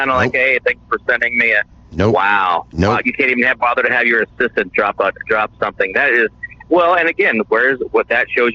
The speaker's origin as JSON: {"language": "English", "region": "Kansas", "country": "United States", "said": "You know, I'm from Kansas."}